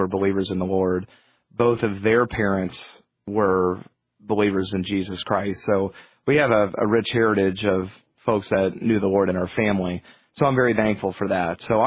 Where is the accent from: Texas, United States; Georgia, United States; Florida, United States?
Georgia, United States; Atlanta; I grew up in Atlanta, Georgia.